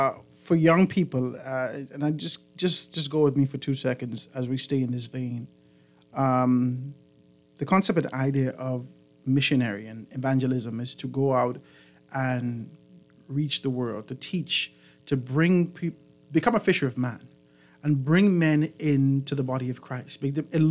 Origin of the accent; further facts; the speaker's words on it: Grand Bahama, Bahamas; for me specifically, I'm not from Nassau. I'm from Grand Bahama.